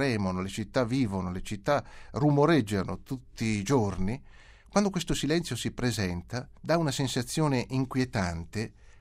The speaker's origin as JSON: {"language": "Italian", "region": "Lombardy", "country": "Italy", "moved": "yes", "lives_now": "Rome, Italy"}